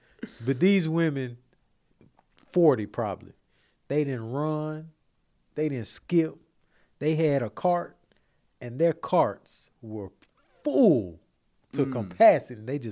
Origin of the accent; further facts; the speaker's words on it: Decatur, Georgia, United States; My partner, dude I grew up with in Decatur, Georgia.